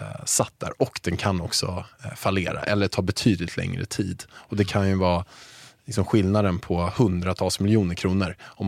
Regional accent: Sweden; För jag tänkte som svensk så brukar man ju inte kanske vara så här superduktig på engelska.

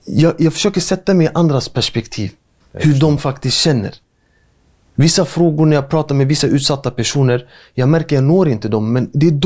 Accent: Stockholm, Stockholm County, Sweden; där jag kommer ifrån, alltså i Järva speciellt, det finns ju en kyrka i varenda förort.

